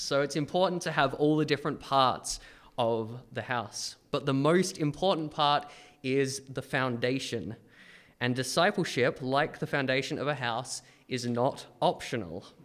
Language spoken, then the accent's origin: English; Adelaide, South Australia, Australia; I'm from Adelaide. We